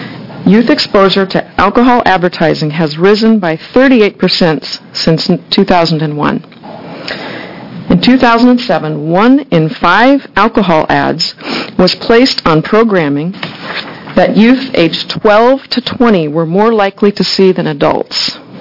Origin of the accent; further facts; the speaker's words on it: Oregon, United States; I had the pleasure of growing up in Coos County.